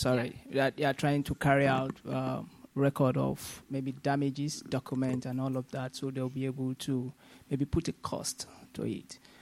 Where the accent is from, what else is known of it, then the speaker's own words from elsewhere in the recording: Nigeria; I'm a journalist from Nigeria.